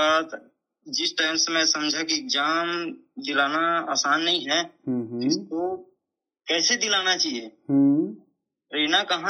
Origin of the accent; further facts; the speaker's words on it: Thakur Bandha, Chhattisgarh, India; वैसे तो मेरा गांव ठाकुर बांधा है और पोस्ट मुड़पार है, तहसील अम्बगढ़ चौकी है और जिला मोहला मानपुर है।